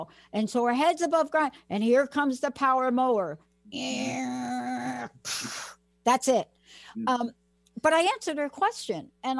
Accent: Bronx, New York, United States; So I'm from the Bronx.

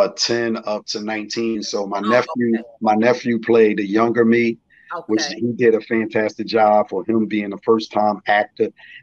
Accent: Philadelphia, Pennsylvania, United States; we're gonna wrap up the 13th here in Philly. In my hometown.

